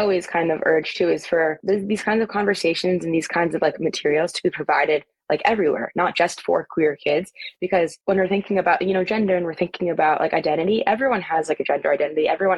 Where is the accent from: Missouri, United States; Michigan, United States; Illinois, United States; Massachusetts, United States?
Massachusetts, United States; I grew up in Massachusetts, so it was a different public system but still nearby.